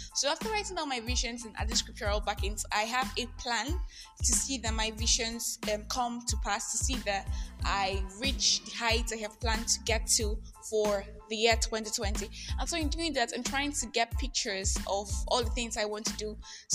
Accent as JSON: {"language": "English", "country": "Nigeria", "said": "I am that Nigerian Christian talk colleague."}